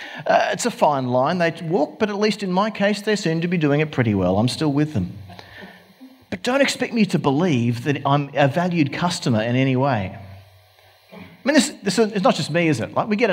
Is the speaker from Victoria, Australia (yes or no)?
no; Engadine, New South Wales, Australia; born there; I was born in Engadine.